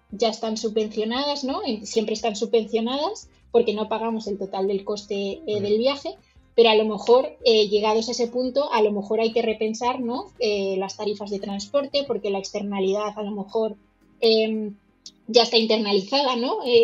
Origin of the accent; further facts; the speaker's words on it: Madrid, Community of Madrid, Spain; Aquí en Madrid, yo soy de Madrid